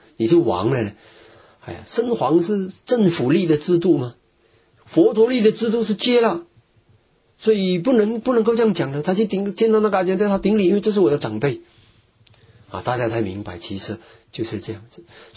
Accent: Malaysia; 我们马来西亚人讲雷

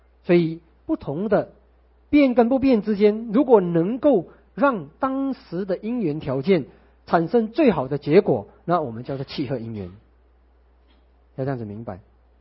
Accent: China; 所以我们中国人的那个易经

